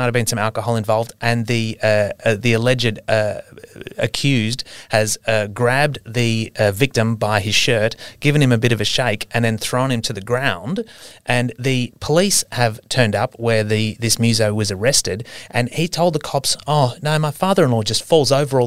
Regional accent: Queensland, Australia; now in Western Australia, Australia; because I'm not from Western Australia originally. I'm from Queensland.

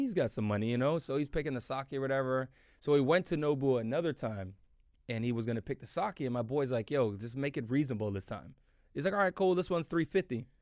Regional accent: Ireland; I was a big fan of him back in the day, being Irish in the whole nine yards, going for him.

